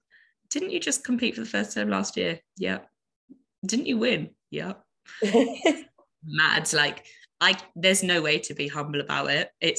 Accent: London, United Kingdom; Being a Londoner

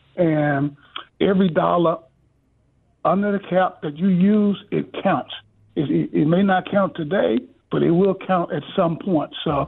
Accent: Muscle Shoals, Alabama, United States; I grew up in Muscle Shoals, which is what, maybe 2 hours from there.

